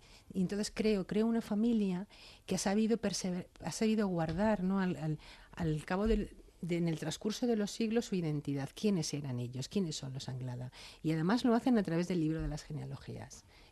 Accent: Madrid, Community of Madrid, Spain; yo como madrileña, además yo mi relación con Madrid es muy profunda con mi ciudad, ¿no? La adoro.

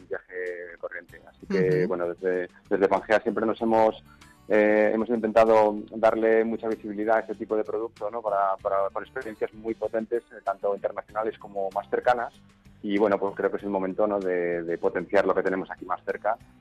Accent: Asturias, Spain; Pues nos vamos a mi tierra, ¿no? A Asturias, uh-huh, a mi adorada tierra

